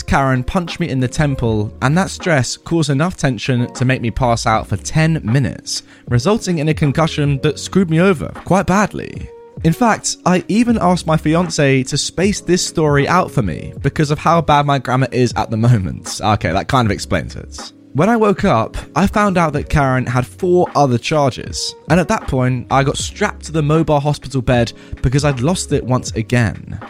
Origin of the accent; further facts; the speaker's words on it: Texas, United States; Now, I'm a Texan-raised, military family-grown.